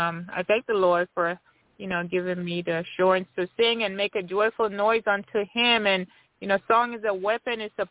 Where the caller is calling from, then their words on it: Tennessee, United States; I'm calling from Tennessee.